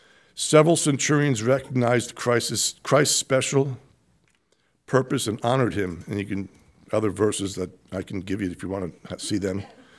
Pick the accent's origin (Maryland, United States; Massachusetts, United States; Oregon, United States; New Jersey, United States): New Jersey, United States; Luke uses the Greek word, I'm from New Jersey, doulos, meaning bondslaven.